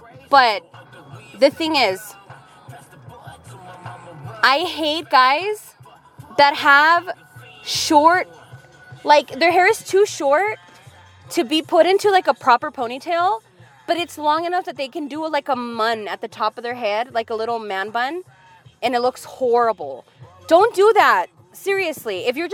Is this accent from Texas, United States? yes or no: no; Los Angeles, California, United States; because I'm not from Crenshaw, but I'm from East LA.